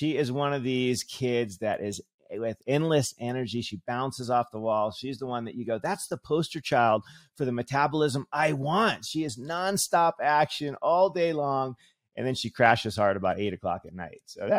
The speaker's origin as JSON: {"language": "English", "region": "California", "country": "United States", "tie": "born or raised there", "lives_now": "Hawaii, United States", "said": "So I grew up in California, and somehow, some way, I started surfing at a young age"}